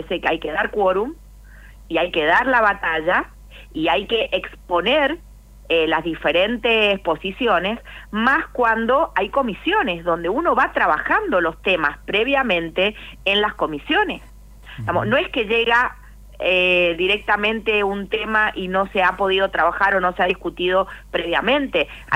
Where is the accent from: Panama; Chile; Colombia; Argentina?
Argentina; Mendoza; yo que vengo del Valle de Uco